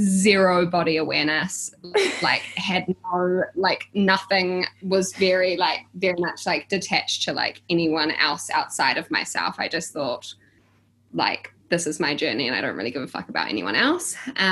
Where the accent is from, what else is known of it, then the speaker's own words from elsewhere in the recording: Auckland, New Zealand; also born or lived in London; So, first and foremost, I'm from Auckland, New Zealand. I'm born and bred, and I am... My background was always in food. So I studied culinary arts and then I moved to London